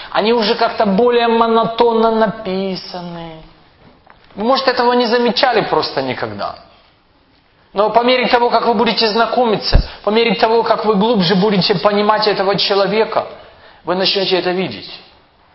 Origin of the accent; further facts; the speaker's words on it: Kyiv, Ukraine; Я рос в Киеве. Я 30 лет прожил в Киеве, в районе метро КПИ. Вот там я вырос, в том районе.